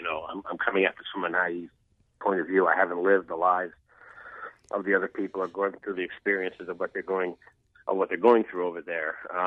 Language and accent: English; United States; which is that as an American, as a citizen of the world